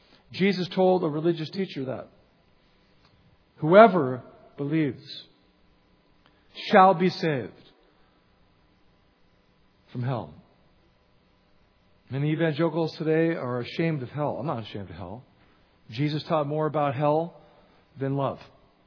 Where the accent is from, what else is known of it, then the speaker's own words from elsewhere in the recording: Los Angeles, California, United States; not where I grew up in Los Angeles, where they think you're crazy if you say you're a believer.